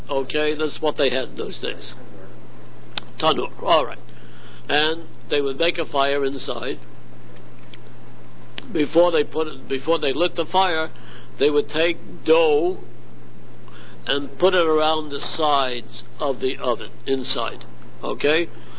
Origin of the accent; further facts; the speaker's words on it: Harlem, New York, United States; born there; No, in Harlem. In Harlem. I was born in Harlem, sure.